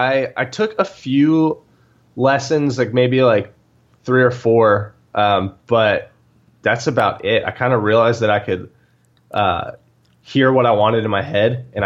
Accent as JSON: {"language": "English", "town": "Atlanta", "region": "Georgia", "country": "United States", "tie": "born or raised there", "said": "Pretty normal. It's like we lived in the suburbs, and I had like a good group of friends who they're still like my best friends right now."}